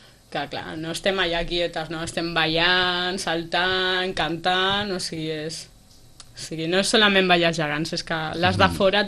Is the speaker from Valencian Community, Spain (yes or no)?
no; Sitges, Catalonia, Spain; I de Sitges